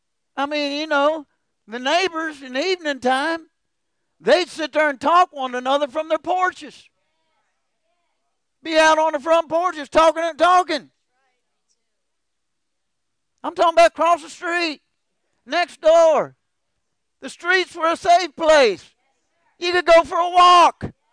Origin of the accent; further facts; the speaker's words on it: Wilmore, Kentucky, United States; When I was growing up in Wilmore, the streets were a safe place.